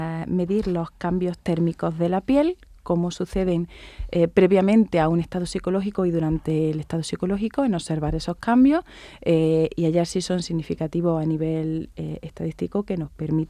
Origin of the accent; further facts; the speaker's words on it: Andalusia, Spain; nosotros somos los dos andaluces y nuestro grupo está aquí.